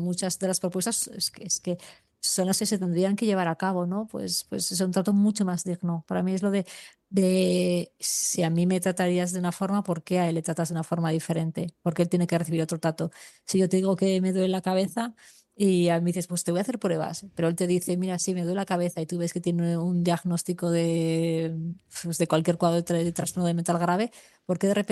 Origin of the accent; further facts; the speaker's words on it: Zaragoza, Aragon, Spain; soy de Zaragoza y hay una vía principal